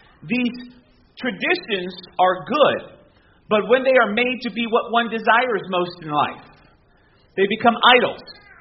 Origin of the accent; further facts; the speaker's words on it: Miami, Florida, United States; I grew up in Miami. Stuff grew like that all year round.